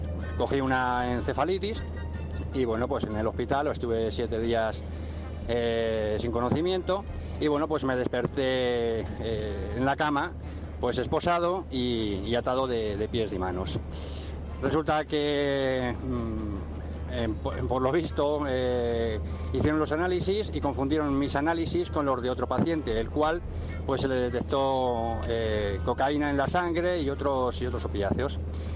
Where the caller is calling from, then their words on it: Madrid, Community of Madrid, Spain; de Madrid